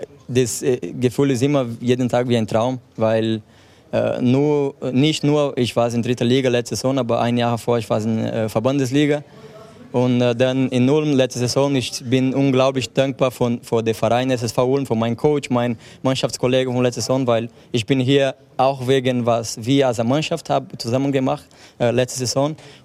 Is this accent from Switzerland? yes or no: no; Brazil; German is a second language; Ja, natürlich. Ich bin ein Brasilianer.